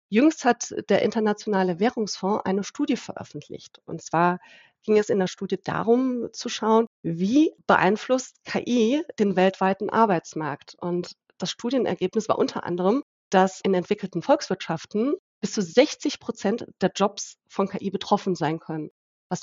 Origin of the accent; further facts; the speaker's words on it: Heidelberg, Baden-Württemberg, Germany; Also wir beide als Heidelberger, uns hat eine Nachricht in der letzten Woche ereilt